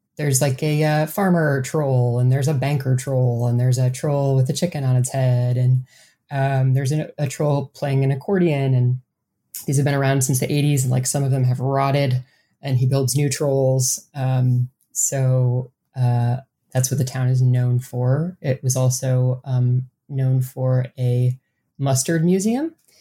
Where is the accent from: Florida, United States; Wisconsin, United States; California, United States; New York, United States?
Wisconsin, United States; I was born and raised there. I lived there for 18 years. My parents still live there. It's in south central Wisconsin, about half an h